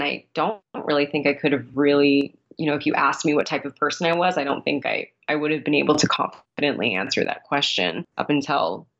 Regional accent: Oregon, United States; I grew up in Oregon, and I was in college, and I was really, honestly, a very sort of confused child. I think being a first generation person

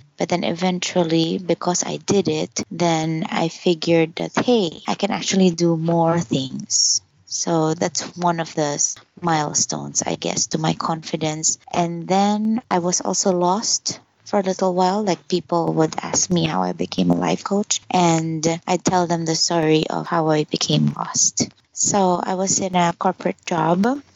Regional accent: Philippines; full Chinese and my mom is full Filipina, so I'm half, 50%, but then I grew up here in the Philippines.

